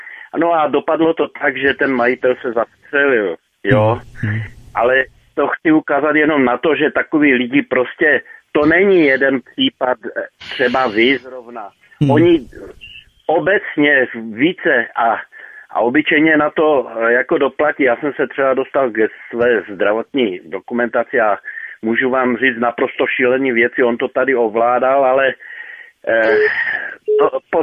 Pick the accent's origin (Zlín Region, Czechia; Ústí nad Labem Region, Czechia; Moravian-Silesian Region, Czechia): Moravian-Silesian Region, Czechia; já pocházím z Hlučínska.